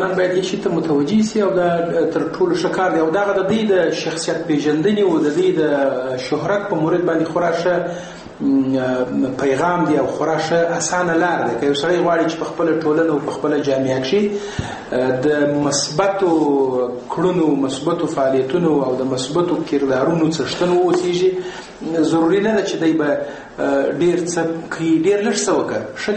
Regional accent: Afghanistan; ما زه د افغانستان یم.

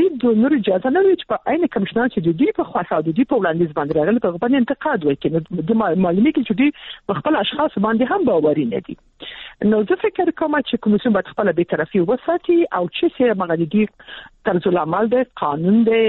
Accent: Kabul, Afghanistan

